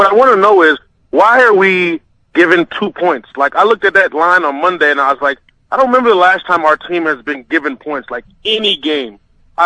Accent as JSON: {"language": "English", "town": "Atlanta", "region": "Georgia", "country": "United States", "tie": "born there", "said": "I mean, I was born in Atlanta"}